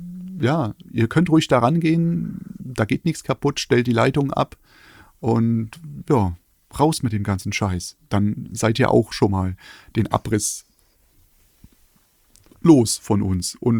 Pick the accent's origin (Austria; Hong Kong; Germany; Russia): Germany; eastern Germany; Gut, ich komme aus dem Osten.